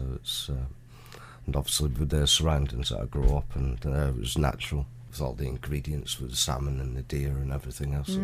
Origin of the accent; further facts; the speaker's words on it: Scotland, United Kingdom; Well, I grew up in the Highlands, so there was very little